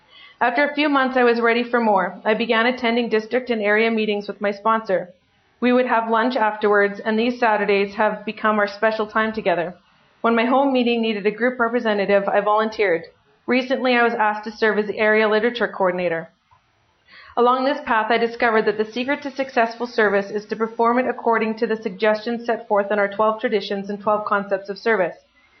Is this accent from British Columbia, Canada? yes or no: no; Crowsnest Pass, Alberta, Canada; born there; Okay, so I was born in the Crow's Nest Pass. I'm sure that many of you have drank there before. Since there's a population of, I think, 7,000, and there's like 15 bars and liquor stores.